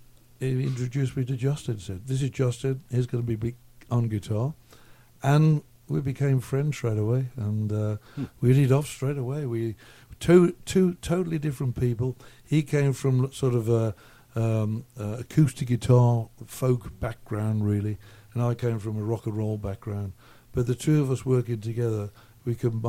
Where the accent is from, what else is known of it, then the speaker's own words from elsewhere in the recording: Birmingham, West Midlands, United Kingdom; born there; I was born in Birmingham, which, we talked about Detroit earlier. Birmingham is second motor city, and because we have all the cars in Birmingham in those days.